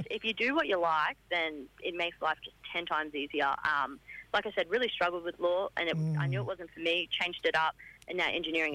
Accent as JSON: {"language": "English", "town": "Gordonvale", "region": "Queensland", "country": "Australia", "tie": "born or raised there", "said": "my mum was Gungaloo mob, but I grew up in Gordon Vale in Far North Queensland."}